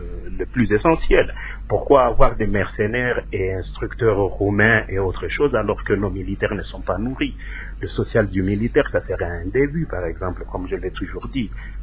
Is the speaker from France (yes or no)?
no; DR Congo; il nous faut nous mettre ensemble en tant que Congolais pour revoir notre approche dans la gestion de notre pays.